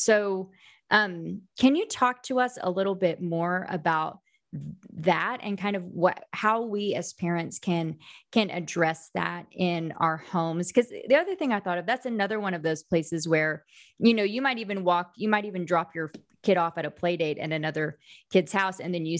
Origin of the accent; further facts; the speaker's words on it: Oklahoma, United States; I grew up in Oklahoma, right? So like I grew up in Oklahoma, graduated college in Oklahoma, got my master's degree in Oklahoma.